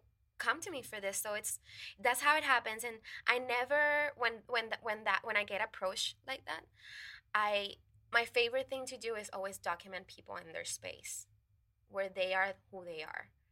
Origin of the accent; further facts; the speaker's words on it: Puerto Rico; I'm from Puerto Rico, you know, like from the island